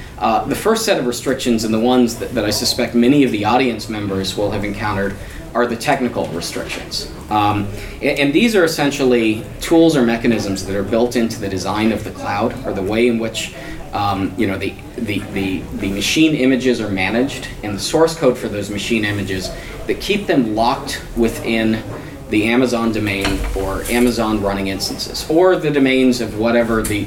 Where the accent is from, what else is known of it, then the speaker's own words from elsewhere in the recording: United States; I'm a attorney from the United States